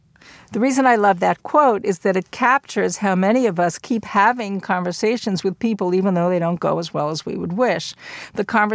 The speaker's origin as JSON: {"language": "English", "town": "Brooklyn", "region": "New York", "country": "United States", "tie": "born or raised there", "said": "I grew up in Brooklyn, New York, and my sense of physical distance is a fairly close one."}